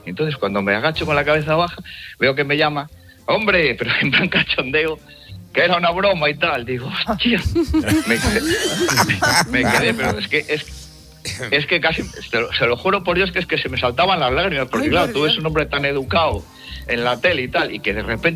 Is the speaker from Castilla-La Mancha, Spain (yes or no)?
no; Villafranca del Bierzo, Castile and León, Spain; now in Barcelona, Spain; Pero yo soy de Villafranca del Bierzo.